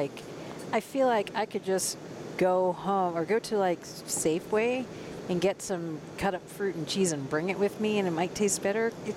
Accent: the South, United States; I think it reminds me of growing up in the South where people were just all friendly and chatty.

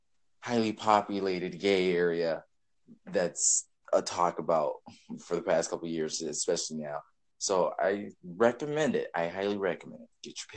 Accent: New York, United States; I'm actually from New York State in America.

